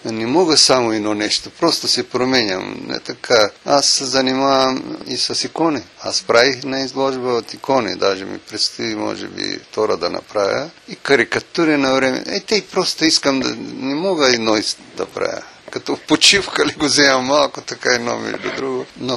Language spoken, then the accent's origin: Bulgarian; Elena, Veliko Tarnovo Province, Bulgaria; Повечето от работите ми са от моя роден край, аз съм от Еленския край, там е минало детството.